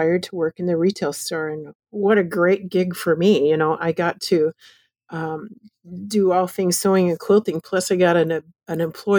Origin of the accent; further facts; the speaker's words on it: Columbus, Wisconsin, United States; My sisters and I grew up in Columbus, Wisconsin.